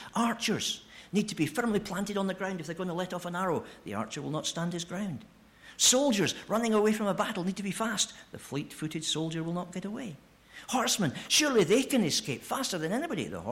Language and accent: English; United Kingdom; I don't think there's anything special about being British.